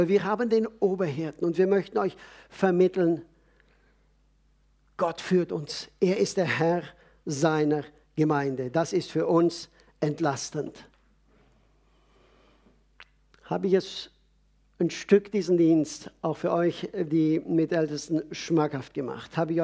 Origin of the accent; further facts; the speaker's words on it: Switzerland; Es gibt nichts, wo wir als Schweizer nicht mitreden wollen.